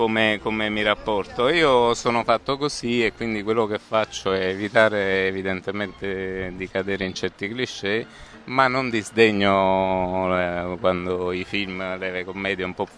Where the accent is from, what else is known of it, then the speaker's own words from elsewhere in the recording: Campania, Italy; sono napoletano, quindi mettendoci quello che conosco del sud.